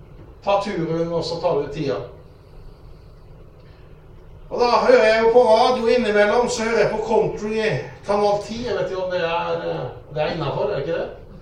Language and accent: Norwegian; Haugesund, Rogaland, Norway; jeg vokste opp i Haugesund. Jeg liker ikke å si 70-80-tallet. Så jeg pleier å si at jeg vokste opp i Haugesund på 80-tallet.